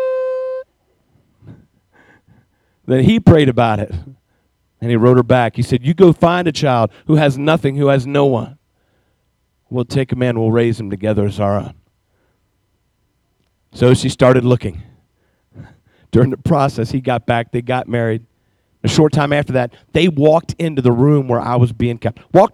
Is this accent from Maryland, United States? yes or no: yes; Maryland, United States; born there; And the minute I was born, I was placed immediately into an orphanage in Western Maryland.